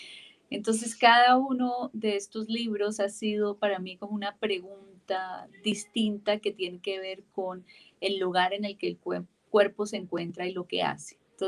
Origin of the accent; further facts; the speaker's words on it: Barrancabermeja, Santander, Colombia; moved away; also born or lived in Bogotá; Yo nací, crecí en Barranca Bermeja, después me fui para Bogotá, después salí del país, etc.